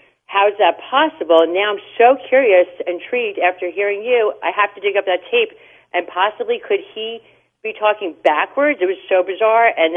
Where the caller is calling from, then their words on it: New York, United States; I'm calling from Long Island, New York, where it all started.